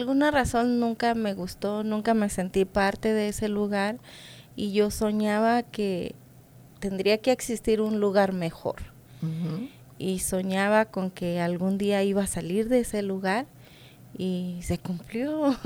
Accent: Ejido, Coahuila, Mexico; born there; Yo nací en un lugar muy pequeñito, se llama Ejido, Nuevo León, Coahuila, México.

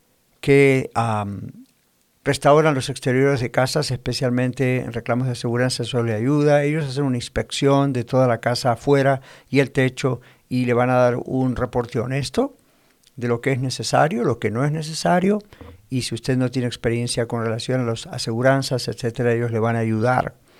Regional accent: Argentina; moved away; yo vengo del país de Argentina, hace más de 40 años que he visto esto allá y cuando comenzó a ocurrir yo ya estaba acá

